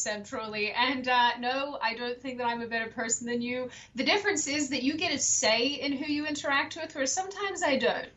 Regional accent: Australia; So I'm Australian originally. I'm from Australia. I moved to the United States in 2019

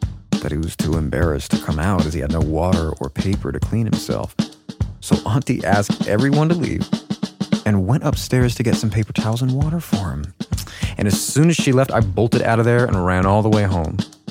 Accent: Tamil Nadu, India; I'm from Tamil Nadu, South India. My family, like a lot of middle-class families in my culture, were against me dating anyone.

